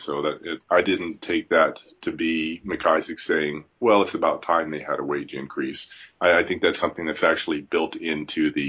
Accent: British Columbia, Canada; from Vancouver Island, where I blog at libertarianbookclub.com.

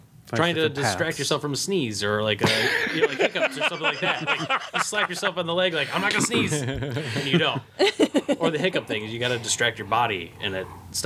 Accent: Michigan, United States; I come from Michigan, mm-hmm.

